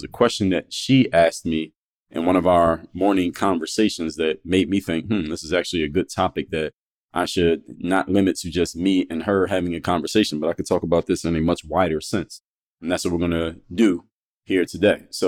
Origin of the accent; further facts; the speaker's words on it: Philadelphia, Pennsylvania, United States; now in Miami, United States; My hometown is actually Philadelphia, but I live in Miami.